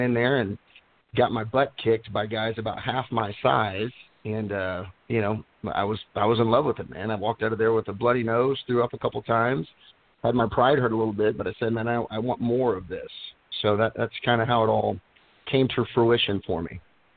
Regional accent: Tulsa, Oklahoma, United States; also born or lived in Dallas; I grew up in Tulsa, Oklahoma, and I think I was there until I was about 21 to 22, went to Dallas for a while, and then ended up back in Tulsa

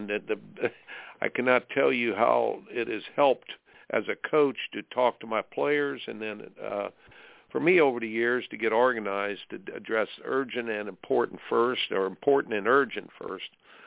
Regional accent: Indiana, United States; folks, I grew up in Indiana and loved basketball so, so much.

